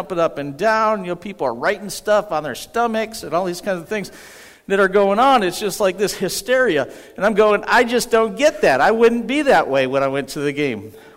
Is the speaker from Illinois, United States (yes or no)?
no; New York, United States; I grew up in Western New York, and so Buffalo Bills was my team, and still I cheer for them